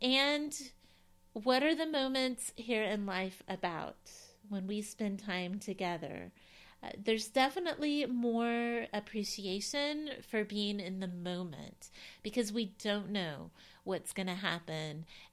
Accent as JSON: {"language": "English", "town": "Knoxville", "region": "Tennessee", "country": "United States", "tie": "born or raised there", "said": "my family being from Cyprus. I had a college roommate from Cyprus, and I grew up here in Knoxville, Tennessee. I was first generation."}